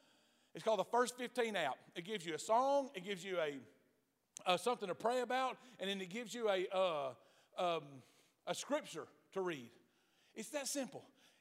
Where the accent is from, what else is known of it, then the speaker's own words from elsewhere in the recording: Alto, Texas, United States; accent: country; I'm from Alto, Texas. I don't enunciate right. I listened to myself on a recording the other day, and I know I'm very country.